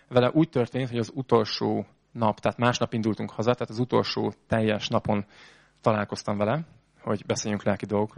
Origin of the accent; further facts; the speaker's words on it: Hungary; én oda megyek magyarként vele beszélgetni